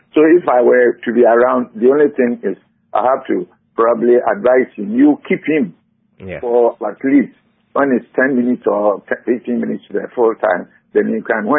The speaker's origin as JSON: {"language": "English", "country": "Ghana", "said": "You see, I'm a Ghanaian"}